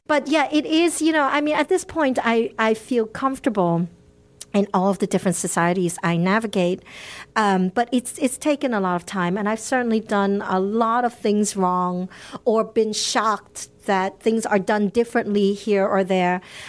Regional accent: New York, United States; now in Netherlands; And yes, I live in Holland. I grew up in New York, but I live in Holland.

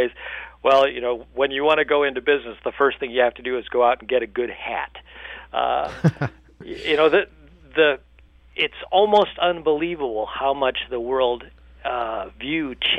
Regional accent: Cleveland, Ohio, United States; I grew up in Cleveland, in the suburbs, older, mostly white suburbs of Cleveland. And I come from a big family

